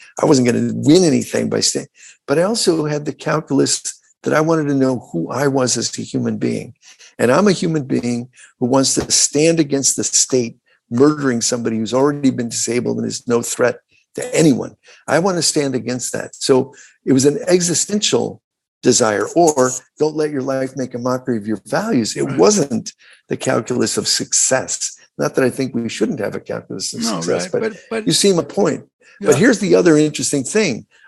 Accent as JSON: {"language": "English", "town": "Chicago", "region": "Illinois", "country": "United States", "tie": "born or raised there", "said": "because in Chicago, which is my hometown and where I do all my political work, and I think it is an important hub of so many movements."}